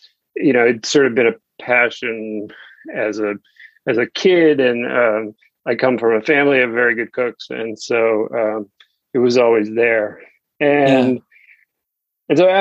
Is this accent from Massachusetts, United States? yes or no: yes; Boston, Massachusetts, United States; And I grew up in Boston, and I moved back here